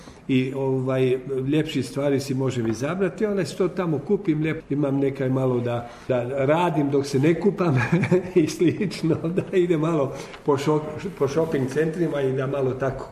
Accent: Croatia; now in Australia; Ja obično svake godine idem doma. Ja si doma kupim. Kod nas u Hrvatskoj ima isto super firmi.

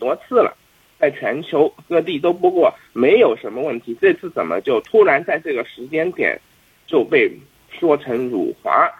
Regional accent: China

